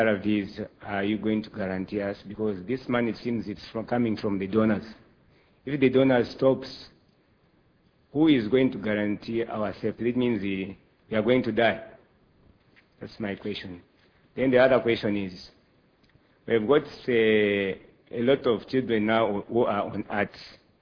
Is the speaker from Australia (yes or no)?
no; Zambia; from Zambia.